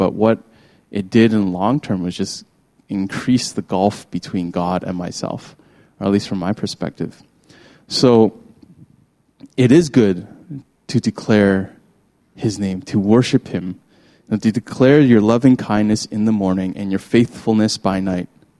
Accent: Vancouver, British Columbia, Canada; Like, I'm from Vancouver.

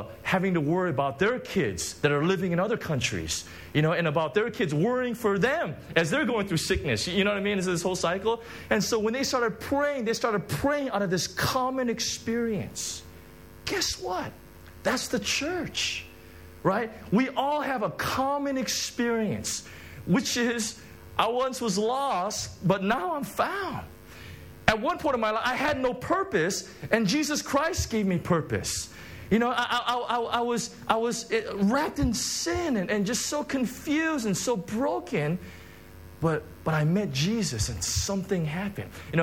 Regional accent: United States; I'm from the States.

